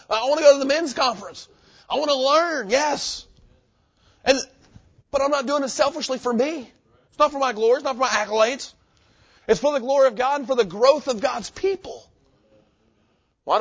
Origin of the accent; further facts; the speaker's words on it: Arkansas, United States; I grew up in Arkansas. People are like, why don't you like the Pig?